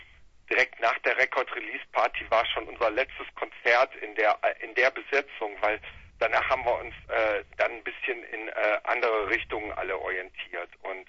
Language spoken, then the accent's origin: German; Berlin, Germany; Wir kommen aus Berlin, ja, alle, genau.